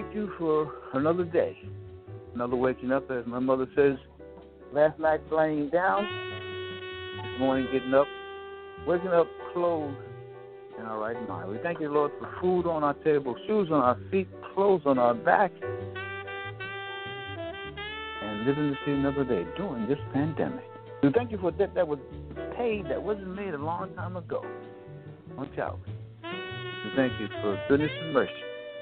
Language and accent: English; New York, United States; The thing that, being a New Yorker, we got to see him come here